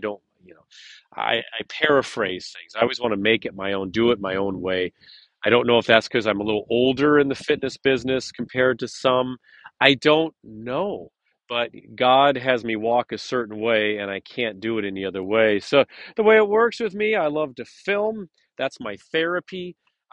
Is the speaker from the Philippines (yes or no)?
no; Midwest, United States; also born or lived in Central Florida; Basically, I'm getting back into my hometown. I love it up here. I'm a Midwestern boy. I'm a small town boy. I know I've been living in Central Florida for a while.